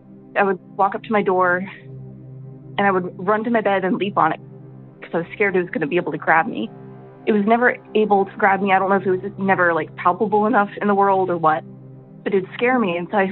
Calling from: Ohio, United States; Hi, I'm calling from Ohio.

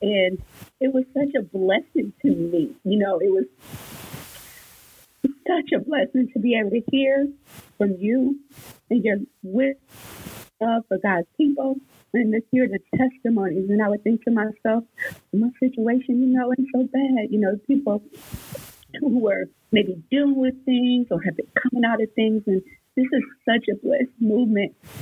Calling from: Houston, Texas, United States; I'm tapping in from Houston, Texas.

